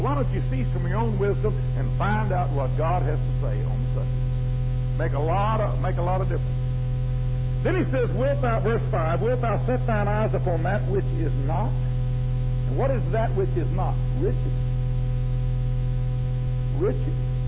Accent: United States; And I'm thankful I'm an American.

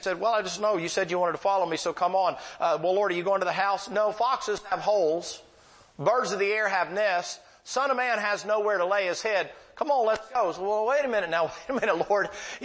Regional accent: the South, United States; You know, I'm from the South, and we got to take care of mom and daddy before we take care of anything to do with God.

